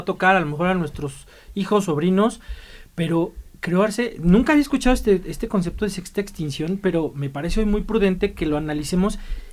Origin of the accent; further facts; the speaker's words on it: Mexico; Muchas veces, pues, como mexicanos queremos ser o estadounidenses o nos sentimos con raíces europeas porque, bueno, nos colonizaron, ¿no?